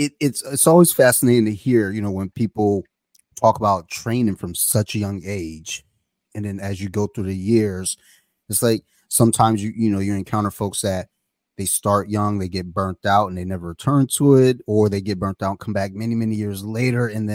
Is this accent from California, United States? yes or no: no; Flint, Michigan, United States; Just as a kid, I grew up in Flint, Michigan. Well, I want to say I grew up in Flint, Michigan. I was in Flint, Michigan for a few years.